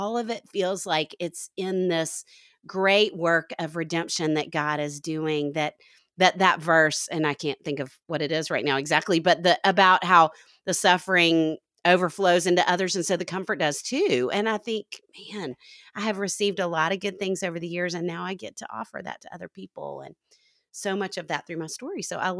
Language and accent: English; Little Rock, Arkansas, United States; And I grew up in Little Rock, Arkansas